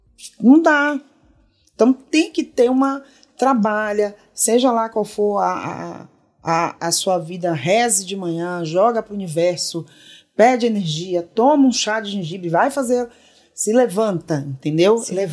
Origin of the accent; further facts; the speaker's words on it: Bahia, Brazil; accent: Baiano; De onde você é? Por causa do sotaque, né? Baiano e tal.